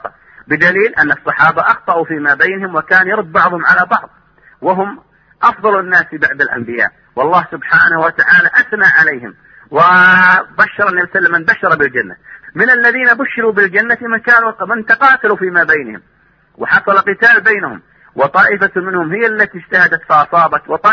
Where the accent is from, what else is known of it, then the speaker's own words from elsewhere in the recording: Saudi Arabia; لم نسمع مرة من علماءنا في السعودية